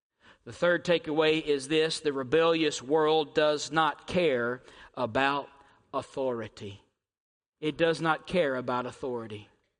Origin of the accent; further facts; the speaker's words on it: United States; Listen, I'll tell you what, I'm American.